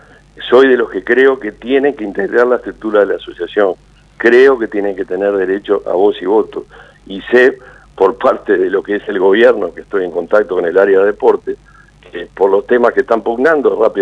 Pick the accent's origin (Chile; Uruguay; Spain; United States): Uruguay; un hincha más, como tantos uruguayos